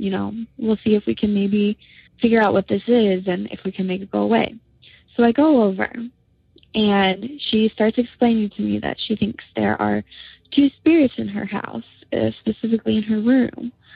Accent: Indiana, United States; I'm from Indiana, and I'm a new listener to the podcast

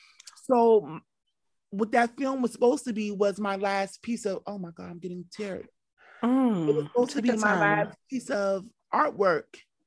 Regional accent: New York City, New York, United States; I tell people before I identify as queer, I grew up hip hop, right? I'm from New York City. So the queer shit came a little bit later.

